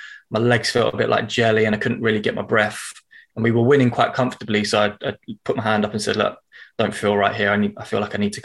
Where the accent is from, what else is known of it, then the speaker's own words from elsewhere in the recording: London, United Kingdom; moved away; I'm an adopted Northerner, so I've only been up here for a month. A year. I'm originally from South London, grew up on sort of a council estate there.